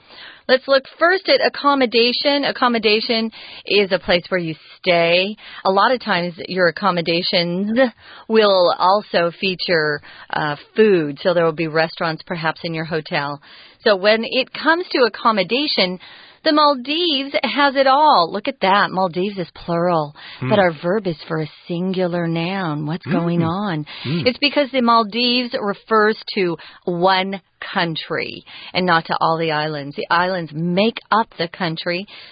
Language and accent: English; Arizona, United States; I grew up in Arizona. We have some of the best sunsets in the world.